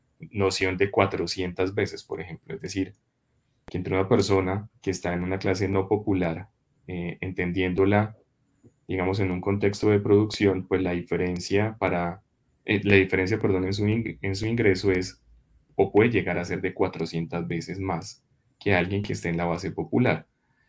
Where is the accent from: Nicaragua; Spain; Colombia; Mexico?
Colombia; porque realmente aportamos, lo podemos decir como colombianos, una mirada diferencial, ¿no?